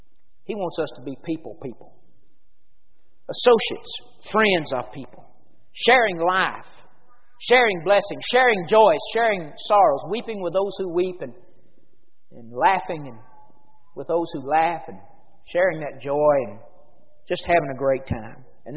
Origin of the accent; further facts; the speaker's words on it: Tennessee, United States; We grew up in Carroll County, Tennessee.